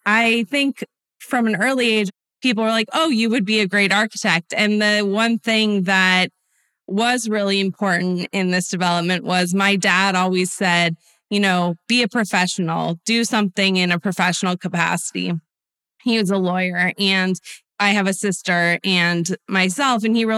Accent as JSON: {"language": "English", "region": "California", "country": "United States", "tie": "born or raised there", "said": "we were both born and bred in Southern California."}